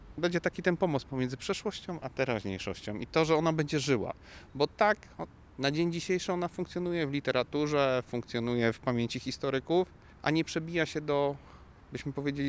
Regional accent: Greater Poland Voivodeship, Poland; Na przykład ja wychowałem się w Wielkopolsce

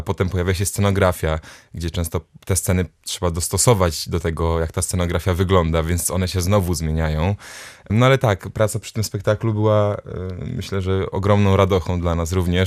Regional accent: Gdynia, Pomeranian Voivodeship, Poland; also born or lived in Starogard Gdański; Ja pochodzę ze Starogardu Gdańskiego. To jest niedaleko, ale od czwartego roku życia mieszkam w Trójmieście, dokładnie w Gdyni

